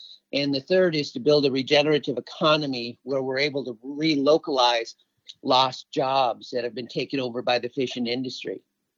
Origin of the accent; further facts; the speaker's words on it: Alaska, United States; an Eyak Athabaskan native from the Copper River Delta and Prince William Sound region in Alaska. And I'm from the Eagle Clan.